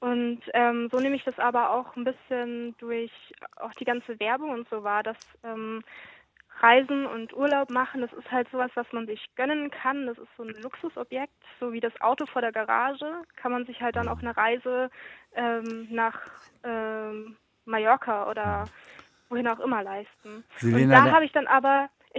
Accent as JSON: {"language": "German", "region": "Southern Germany", "country": "Germany", "lives_now": "Australia", "said": "also ich komme aus Süddeutschland, also ich war hauptsächlich in Süddeutschland unterwe"}